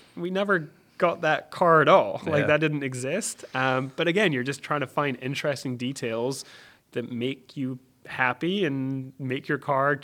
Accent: Scotland, United Kingdom; moved away; No, so I moved over from Britain. I am Scottish.

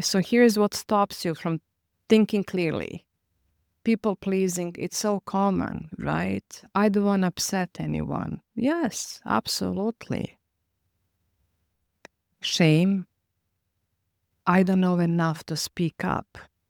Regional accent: Croatia; I'm a Serbian from Croatia.

